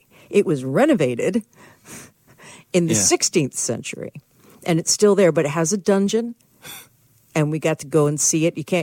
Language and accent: English; Burlington, Vermont, United States; born there; I was adopted from an orphanage when I was 7 days old. I was born in Burlington, Vermont. And my father, my adopted father, Milton, was in the Air Force.